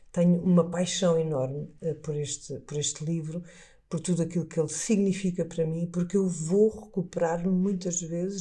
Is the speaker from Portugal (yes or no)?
yes; Azores, Portugal; E eu, pronto, cresci nos Açores com tanta coisa bonita à minha volta